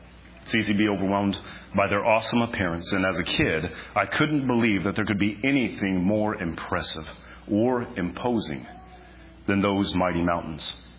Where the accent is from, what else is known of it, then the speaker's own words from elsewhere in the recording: Texas, United States; Perhaps it's due to the fact that I grew up in the Texas Panhandle just a few short hours from here.